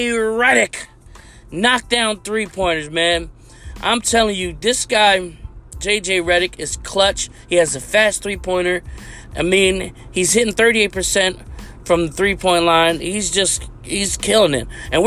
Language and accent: English; Philadelphia, Pennsylvania, United States; the Philadelphia 76ers from my hometown, the city of brotherly love, Philadelphia.